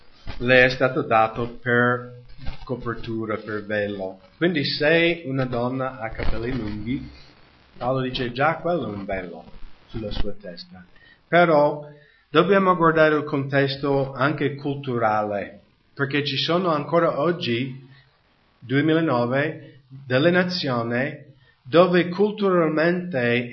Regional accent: United States; Italian is a second language; Cioè, negli Stati Uniti, nel mio paese, in Nord America, non è controverso per niente questi passi, ma in Italia sì

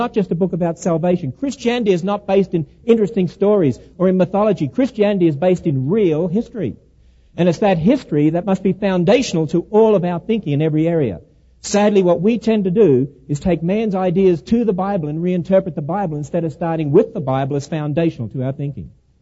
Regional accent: Australia; Well, look, just humour me for a moment, being an Australian.

